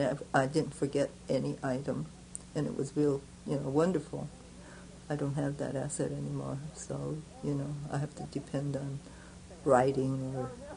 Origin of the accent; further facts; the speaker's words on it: United States; born there; I'm very, very happy that I was born in the United States. I am very happy that I lived an American life